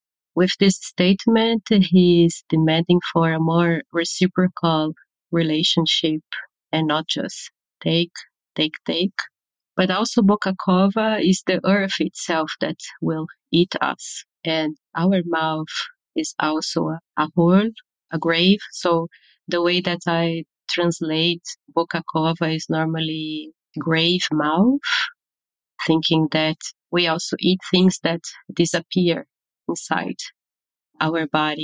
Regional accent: Brazil; now in Berlin, Germany; I come from Brazil and I live in Berlin since 2017. I was doing my choreographic work in Brazil already. I left Brazil in a moment of the rising of the extreme right government

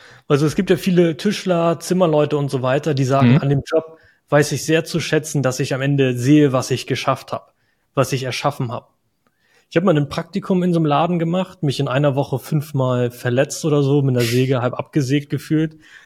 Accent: Northern Germany, Germany; als Norddeutscher ist das Gebirge Harz schon insane gebirgig.

